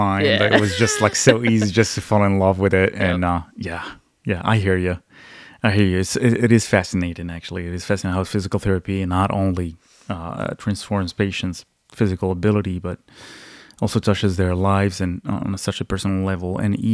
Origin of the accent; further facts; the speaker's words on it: Casablanca, Casablanca-Settat, Morocco; English is a second language; I grew up in Casablanca. Casablanca is a multi-million inhabitant.